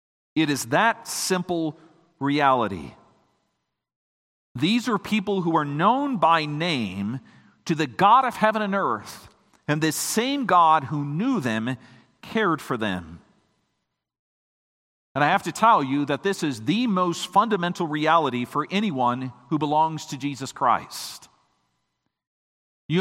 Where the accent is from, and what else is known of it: Minnesota, United States; born or raised there; also born or lived in Iowa / Indiana